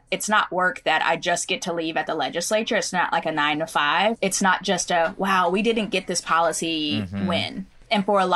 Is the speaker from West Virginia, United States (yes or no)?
no; Oklahoma, United States; So many of the stories, a lot of them mirror my own growing up in Oklahoma